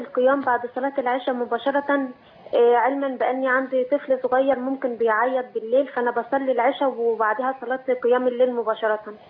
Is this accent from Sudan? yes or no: no; Egypt; now in Libya; أنا مقيمة مع زوجي في ليبيا وأنا مصرية، وربنا حكم لي أن أنا أنجبت طفل وأهلي في مصر ما شافوش